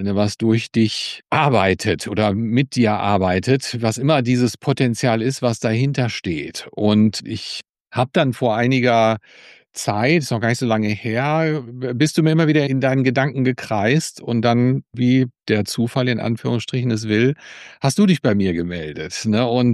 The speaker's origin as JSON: {"language": "German", "town": "Blomberg", "region": "North Rhine-Westphalia", "country": "Germany", "tie": "born or raised there", "said": "Du in Warburg, ich in Blomberg, in Lippe."}